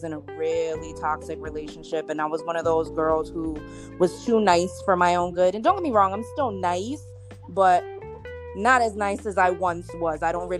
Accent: New Jersey, United States; now in Florida, United States; Okay, so I'm originally from Jersey. I am Boricua as well.

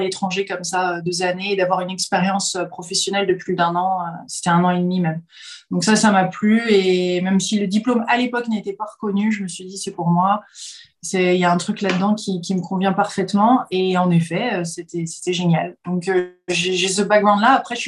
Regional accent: Nantes, Pays de la Loire, France; also born or lived in California, United States; jusqu'à l'âge de 8 ans, on s'est posé à Nantes. Donc j'ai vraiment grandi à Nantes

